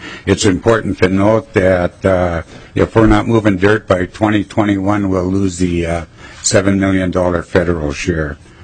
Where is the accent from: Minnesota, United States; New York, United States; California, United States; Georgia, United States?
Minnesota, United States; Stillwater; MnDOT refers to it as an interregional corridor that connects Minneapolis to my hometown of Stillwater.